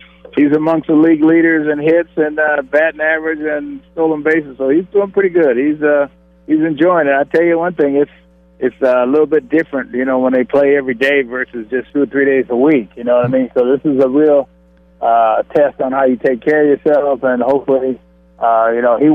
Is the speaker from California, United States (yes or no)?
yes; Sacramento, California, United States; once a month in my hometown of Sacramento